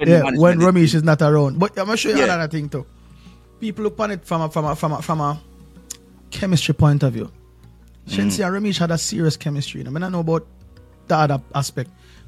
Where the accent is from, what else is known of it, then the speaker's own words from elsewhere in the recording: Jamaica; there's no point in time where I would want to be anything else apart from being a Jamaican. Jamaica have a different energy, my bro.